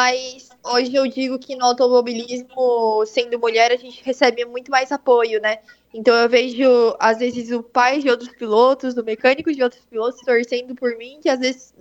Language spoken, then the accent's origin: Portuguese; Criciúma, Santa Catarina, Brazil; born there; now in Içara, Brazil; eu nasci em Criciúma e hoje moro na Içara.